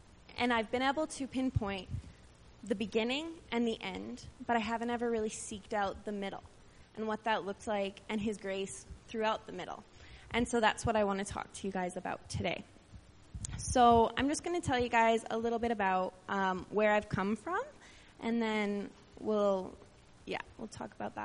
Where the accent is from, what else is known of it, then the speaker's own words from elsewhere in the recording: Stettler, Alberta, Canada; I am 22 years old. I grew up in Stettler